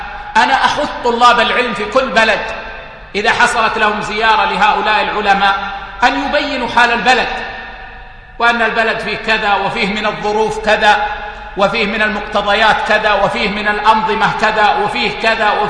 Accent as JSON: {"language": "Arabic", "country": "Saudi Arabia", "said": "في سماحة المفتي عندنا في السعودية"}